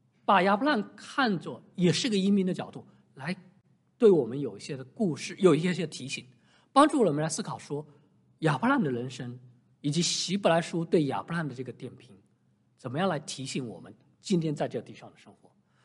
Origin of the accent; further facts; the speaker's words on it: Shanghai, China; now in United States; 我小的时候在中国，我是从上海来的，老家是浙江哈，我从上海来到美国。